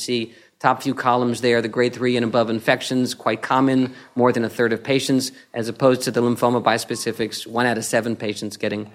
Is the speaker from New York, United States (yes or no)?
yes; New York, United States; I just want to remind people that I'm from New York. I talk real fast.